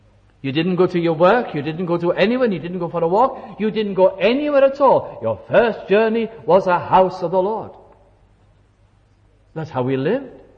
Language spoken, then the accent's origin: English; Wales, United Kingdom; also born or lived in Lancashire; I'm going back now, the situation in England will be the same, but I'm Welsh, so I'm going back to my situation in Wales.